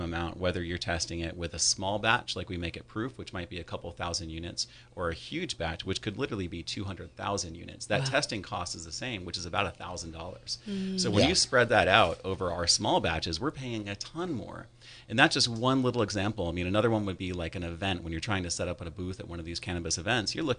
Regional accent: California, United States; I went to high school here in Sonoma County at El Molino. I'm from Sonoma County.

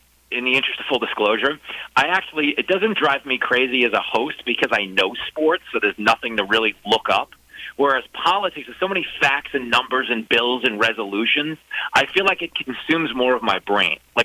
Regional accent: New York City, New York, United States; whether it was like cheap beer or God knows what else growing up in New York City.

